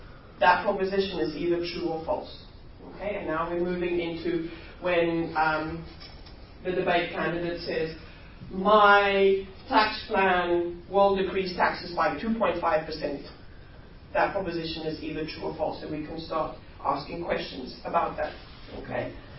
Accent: South Africa; first language Afrikaans; English is a second language; the word I taught her was from my mother tongue, Afrikaans

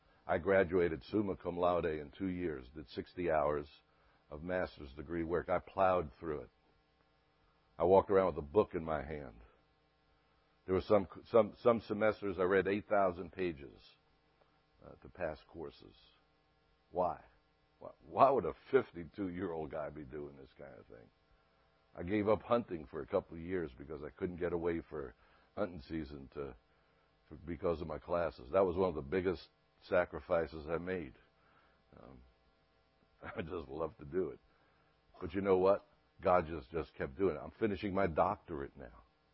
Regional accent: New York City, New York, United States; I was brought up in New York City, and we were taught there to run toward the battle, not run from the battle.

